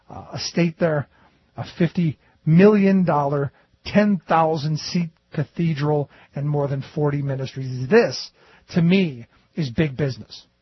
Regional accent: Cleveland, Ohio, United States; I remember growing up in the Catholic Church, and we always knew that there were a couple of interesting priests around. Where I went to church, it was one of the poorest dioceses in the city of Cleveland.

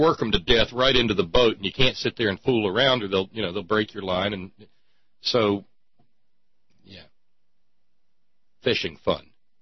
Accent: Alabama, United States; That's what I did mostly when I was still growing up in Northwest Alabama.

